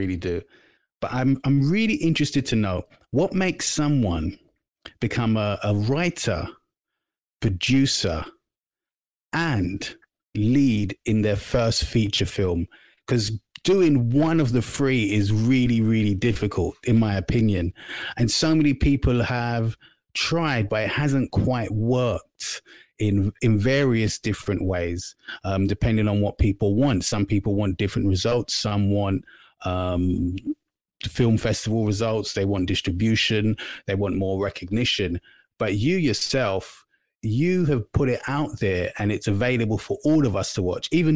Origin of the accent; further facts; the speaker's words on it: London, United Kingdom; I grew up in South London, so a small part of it, but not by no means was it a small town.